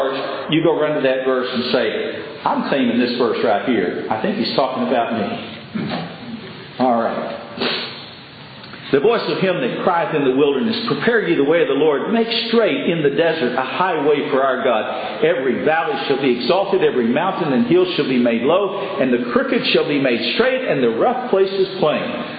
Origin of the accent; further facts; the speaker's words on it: Texas, United States; Now, I grew up in West Texas where we didn't have much rain.